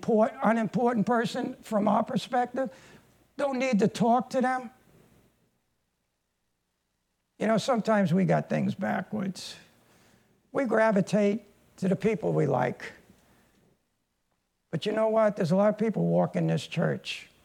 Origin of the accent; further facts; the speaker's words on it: Brooklyn, New York, United States; And he's from Mexico City, you know. I'm from Brooklyn. See how God can put two people from different backgrounds, different cultures.